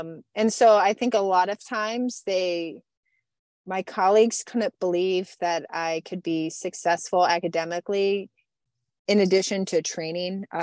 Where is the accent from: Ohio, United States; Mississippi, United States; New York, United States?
Ohio, United States; Youngstown; I grew up in Youngstown, Ohio, probably one of the worst places you could grow up, at least in the late 90s.